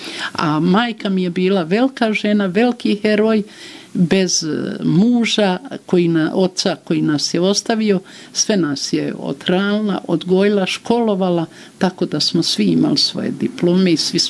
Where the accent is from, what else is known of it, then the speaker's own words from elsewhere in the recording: Banja Luka, Republika Srpska, Bosnia & Herzegovina; Kako sam rođena u Banja Luci, ja sam preživjela i te katastrofe